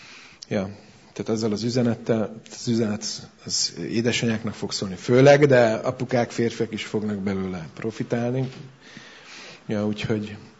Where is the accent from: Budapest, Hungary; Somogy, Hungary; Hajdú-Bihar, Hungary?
Budapest, Hungary; now in Szeged, Hungary; 2008-ban költöztünk mi Budapestről ide, a családdal, Szegedre, és ott mindennapos közlekedési eszközünk volt a metró. És Gyakran, hát én a belvárosban nőttem fel